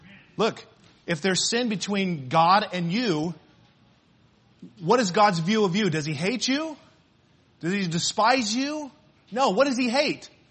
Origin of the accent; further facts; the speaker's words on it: Ireland; Well, the only reason I did that is because of the way I grew up. It's because I'm Irish. We always blame our heritage, you know.